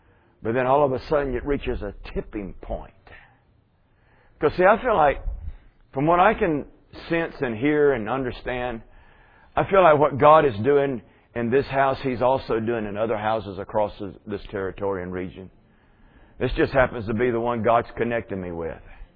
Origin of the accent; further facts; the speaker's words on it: Alabama, United States; moved away as an adult; Listen, I'm born and raised in Alabama. I've ridden through these streets and felt the oppression.